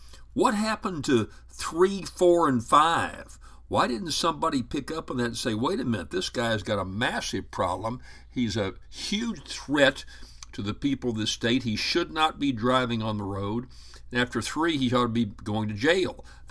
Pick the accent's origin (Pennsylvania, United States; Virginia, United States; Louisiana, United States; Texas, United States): Louisiana, United States; Wanted to give you a comment about drunk driving in my home state of Louisiana.